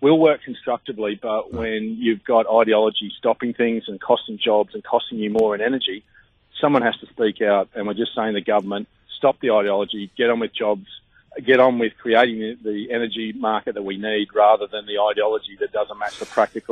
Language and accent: English; Queensland, Australia; even though I'm a Queenslander, I'm loyal to my football team